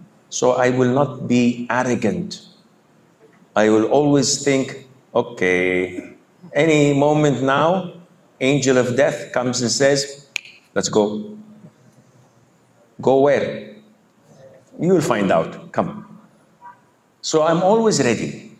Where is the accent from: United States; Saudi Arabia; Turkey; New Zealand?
Saudi Arabia; I come from Saudi Arabia. Women usually cover their faces.